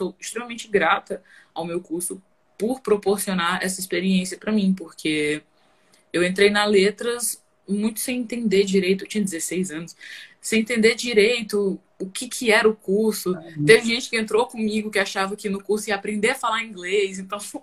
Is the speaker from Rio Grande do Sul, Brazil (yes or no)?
no; Massapê, Ceará, Brazil; porque eu sou de Massapê, uma cidadezinha de assim, uns 15, 20 minutos de Sobral.